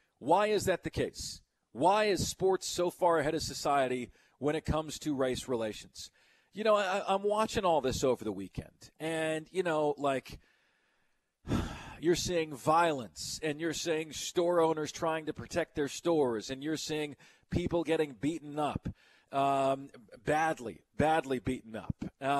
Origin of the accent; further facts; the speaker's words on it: Houston, Texas, United States; when I was growing up in Houston, Texas, naturally segregated.